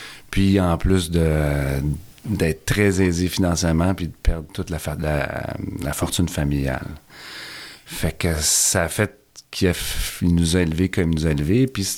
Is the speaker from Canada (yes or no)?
yes; Sainte-Julie, Quebec, Canada; J'ai grandi à Sainte-Julie.